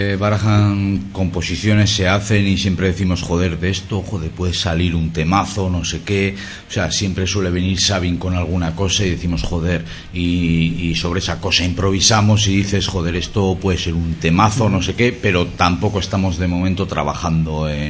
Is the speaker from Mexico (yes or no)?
no; Bilbao, Basque Country, Spain; como que somos de Bilbao